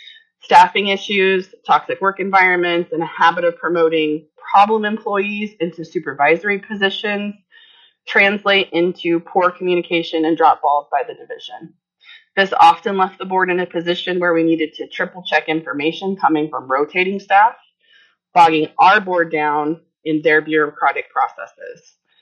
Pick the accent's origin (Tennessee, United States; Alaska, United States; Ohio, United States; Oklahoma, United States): Alaska, United States; Palmer; I'm from Palmer, Alaska.